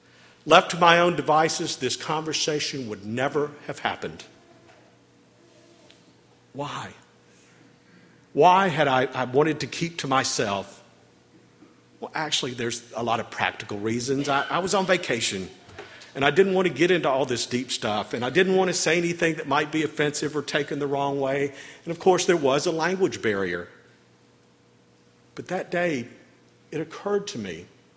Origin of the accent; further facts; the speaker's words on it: Florida, United States; I explained that I was from Florida, that I was on sabbatical, and this whole thing was a bucket list adventure for me.